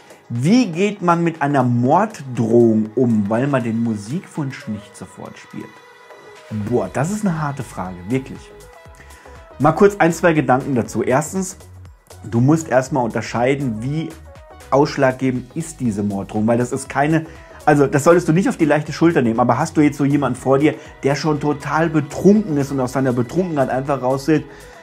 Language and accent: German; Hesse, Germany; ich komme ja hier aus Hessen, bei uns ist der Apfelwein abgesagt und die Abkürzung ist Äppler.